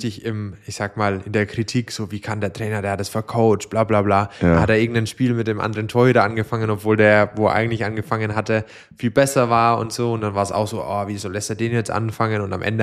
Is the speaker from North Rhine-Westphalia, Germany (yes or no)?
no; Gerolzhofen, Bavaria, Germany; ich meine, bei uns in Deutschland, ich komme ja aus Gerolzhofen